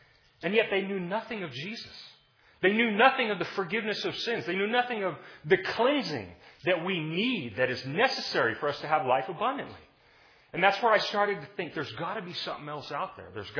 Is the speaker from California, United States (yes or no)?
yes; Los Angeles, California, United States; I'm from Los Angeles originally. That's where I was born and raised.